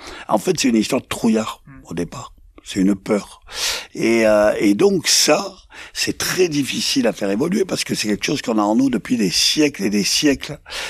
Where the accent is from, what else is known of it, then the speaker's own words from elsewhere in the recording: Provence-Alpes-Côte d'Azur, France; Moi, je suis rural, je suis né dans les Hautes-Alpes, j'ai toujours vécu dans mon bled